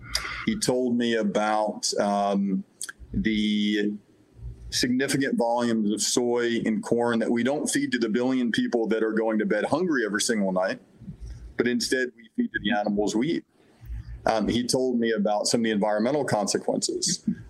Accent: Birmingham, Alabama, United States; I was raised in the South in Birmingham, Alabama.

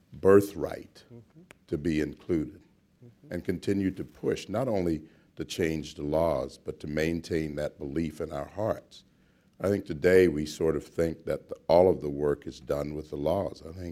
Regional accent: Georgia, United States; There were obviously things wrong when I grew up in Georgia, and that was pointed out.

